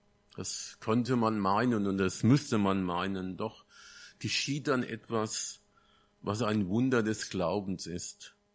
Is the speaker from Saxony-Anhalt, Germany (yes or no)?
no; Groß-Zimmern, Hesse, Germany; Ich komme aus Großzimmern.